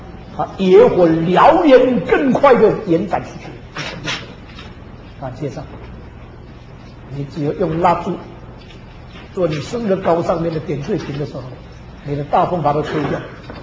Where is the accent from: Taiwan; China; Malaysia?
China; Xiamen, Fujian; 我回到厦门50年没有回到我的家乡，